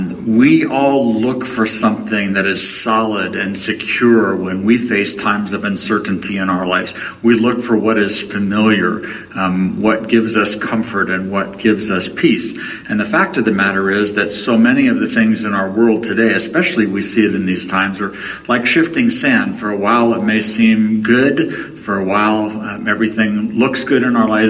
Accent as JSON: {"language": "English", "country": "Hong Kong", "tie": "born or raised there", "said": "When I grew up in Hong Kong on the South China Sea"}